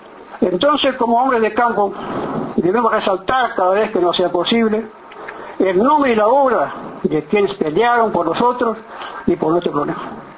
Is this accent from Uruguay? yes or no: yes; Uruguay; no como blanco, sino como uruguayo